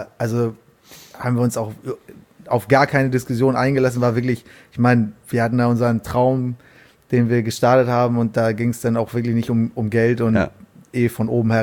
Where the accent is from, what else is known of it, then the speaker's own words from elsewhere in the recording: Hamburg, Germany; Und ich meine, ich bin in Barmbek auch aufgewachsen, ist ja auch nicht weit weg